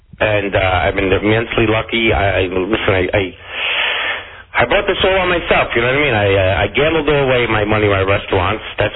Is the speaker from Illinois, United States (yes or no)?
no; Brooklyn, New York, United States; Oh, growing up in Brooklyn, I don't know.